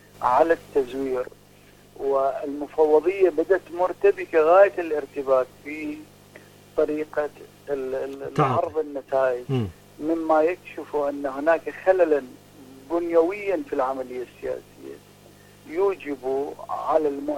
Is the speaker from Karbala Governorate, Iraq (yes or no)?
no; Baghdad, Baghdad Governorate, Iraq; أنا من بغداد